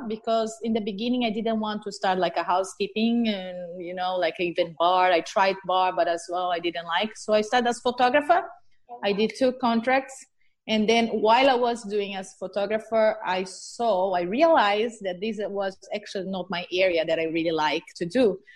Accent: Santos, São Paulo, Brazil; Yeah, so basically I'm from Brazil. I'm from Santos. Nobody knows where Santos is until I say Neymar. So Neymar, the city of Neymar. This is my city.

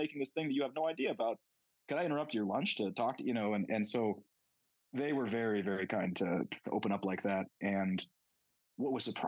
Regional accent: Lawrence, Kansas, United States; Yeah, so I grew up in Lawrence, Kansas, which is a kind of a liberal college town, blue dot, red state sort of situation.

